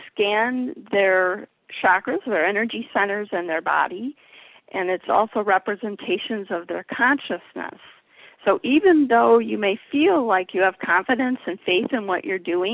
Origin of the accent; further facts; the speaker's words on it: Wisconsin, United States; born there; Well, I was born in Wisconsin. So in the great Midwest here, but love being up north and with the changing seasons, and just love the woods.